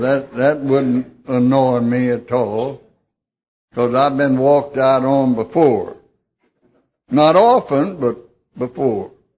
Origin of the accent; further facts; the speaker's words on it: Arkansas, United States; Well, I come from Arkansas by request, but I can go back now.